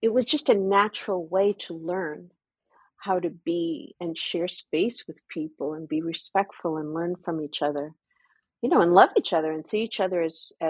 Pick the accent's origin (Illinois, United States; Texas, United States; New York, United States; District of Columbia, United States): New York, United States; Flushing; When I was growing up in Flushing, Queens, it was a really interesting mix of people.